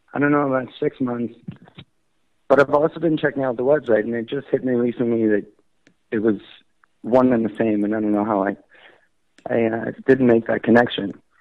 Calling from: Buffalo, New York, United States; I'm calling from Buffalo, New York.

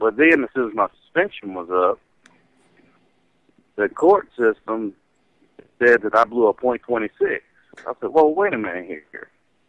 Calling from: North Carolina, United States; Yes, I'm calling from North Carolina.

